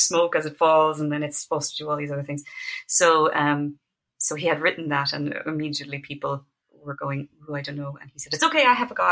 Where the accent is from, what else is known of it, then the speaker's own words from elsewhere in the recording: New York City, New York, United States; born there; I'm an American. I was born in New York.